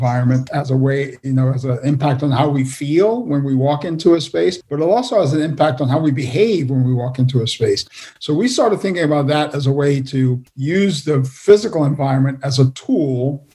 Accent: New York, United States; also born or lived in Washington, D.C.; now in Baltimore, United States; I'm a New Yorker originally, but all of this sort of path, I guess, started in D.C.

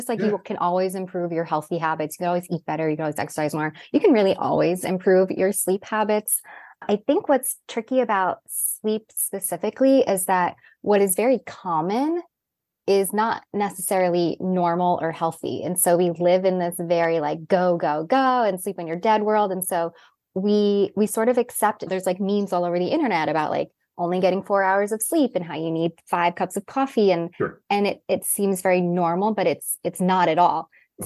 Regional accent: New York City, New York, United States; My favorite color as a New Yorker is black.

